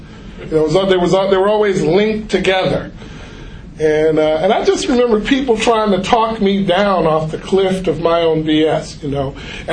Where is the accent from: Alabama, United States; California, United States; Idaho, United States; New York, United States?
California, United States; Watts; I grew up in Watts. I am from Watts. I mean, I sound like I'm from Watts, but I am. I am from Watts. I went to school in the San Fernando Valley for 6 years.